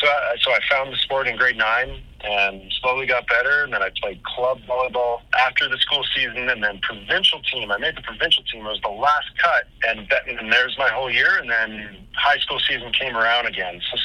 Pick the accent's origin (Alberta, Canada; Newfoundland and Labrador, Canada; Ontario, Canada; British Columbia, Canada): Alberta, Canada; Red Deer; growing up in Red Deer, my brother and I mean, we played every sport.